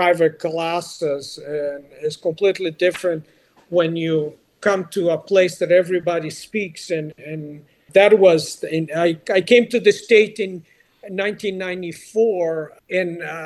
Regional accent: Rivera, Uruguay; also born or lived in Montevideo, Uruguay / Brazil; I was born in Uruguay and the capital in 1964

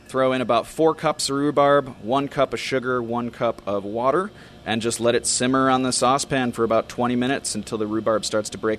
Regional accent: Tokyo, Japan; moved away; And so I grew up overseas in Tokyo, Japan, and every summer we would come back and visit Michigan

